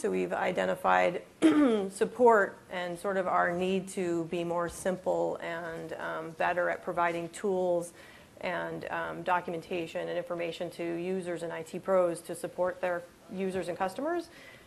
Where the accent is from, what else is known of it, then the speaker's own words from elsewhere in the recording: Redmond, Washington, United States; and I'm from Redmond